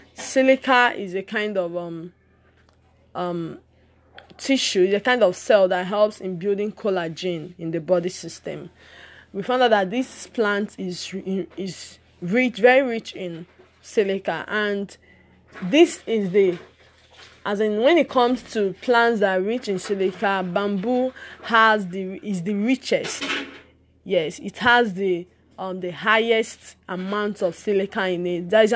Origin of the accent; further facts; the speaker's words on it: Nigeria; the natural hair advocate. I'm a Nigerian.